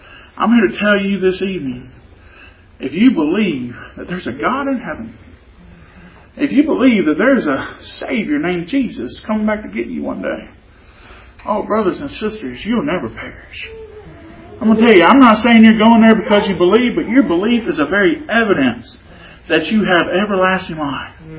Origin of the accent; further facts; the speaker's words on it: Louisiana, United States; And I'm going to tell you, I'm from Louisiana. Whenever the Saints won the Super Bowl, she was, woo, woo, woo, woo.